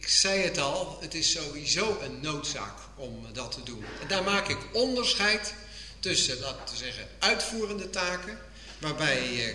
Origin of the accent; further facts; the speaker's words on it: Monnikendam, North Holland, Netherlands; Ik gaf al aan, ik kom uit Monnikendam.